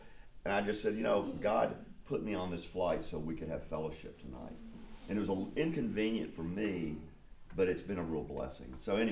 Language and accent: English; Kentucky, United States; And so he introduced himself, and of course, you know, I'm from Kentucky.